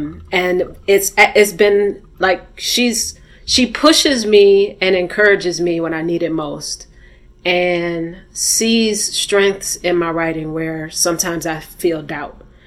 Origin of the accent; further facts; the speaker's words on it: Milwaukee, Wisconsin, United States; I had really great neighborhoods growing up in Milwaukee. We had lawns and backyards and lots of parks.